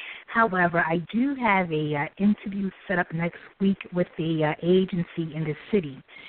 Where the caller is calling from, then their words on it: New York City, New York, United States; I'm calling from New York City.